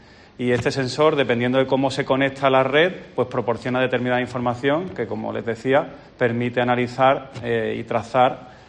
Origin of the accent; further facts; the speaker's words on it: Córdoba, Andalusia, Spain; para mí como cordobés fue un lujo estar aquí hoy en mi tierra. Venir andando desde casa al Ayuntamiento